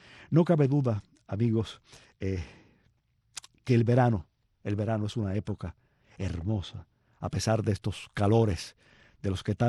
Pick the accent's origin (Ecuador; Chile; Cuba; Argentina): Cuba; moved away; nací y crecí en Cuba, supongo, ¿no? Porque nací y crecí en Cuba, una isla. Y porque luego en el extranjero he vivido siempre muy cerca de la playa.